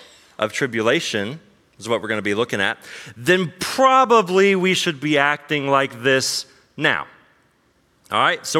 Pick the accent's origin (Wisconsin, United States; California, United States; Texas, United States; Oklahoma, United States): Oklahoma, United States; Dewey; also born or lived in Florida; I moved from Florida, originally from Oklahoma, a little town called Dewey, Oklahoma. Grew up there my whole life